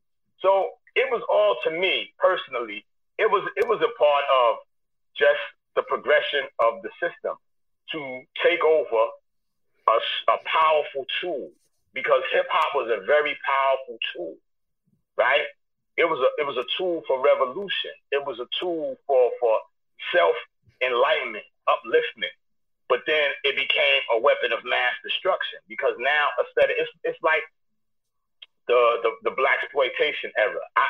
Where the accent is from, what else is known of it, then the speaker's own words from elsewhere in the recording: New York City, New York, United States; I was young from East New York.